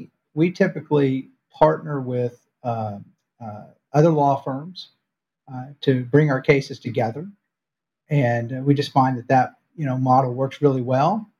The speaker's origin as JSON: {"language": "English", "town": "Bremerton", "region": "Washington", "country": "United States", "tie": "born or raised there", "said": "my hometown, he happened to graduate from Bremerton High School"}